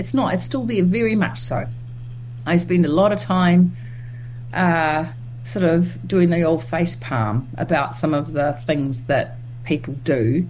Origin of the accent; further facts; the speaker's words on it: West Auckland, Auckland, New Zealand; I came from West Auckland and I didn't even know you could be in a band